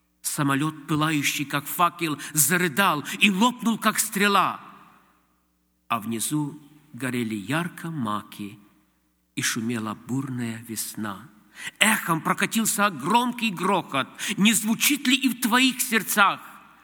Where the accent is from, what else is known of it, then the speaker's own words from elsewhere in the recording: Ukraine; Russian is a second language; Я приехал с Украины, как брат уже объявил. Более 25 лет я служу в румыноязычной церкви. Сам я украинец, люблю свой язык.